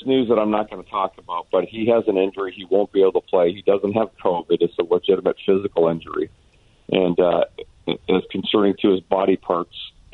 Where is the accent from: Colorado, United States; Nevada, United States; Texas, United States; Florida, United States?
Texas, United States; Dallas; whether it was in Dallas, my hometown, or in San Jose